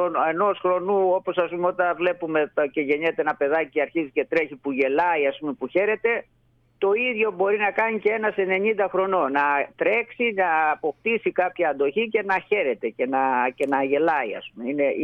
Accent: Ionian Islands, Greece; εμένα το χωριό μου είναι ακριβώς κάτω από το βουνό και τώρα 2-3 χρόνια έχω έρθει μόνιμα.

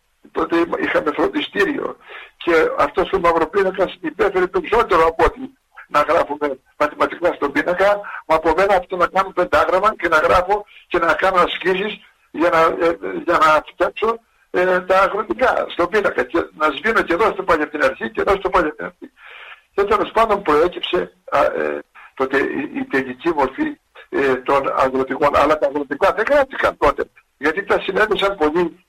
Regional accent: Thessaly, Greece; έφαγα ψωμί και χώμα εγώ στη Θεσσαλία

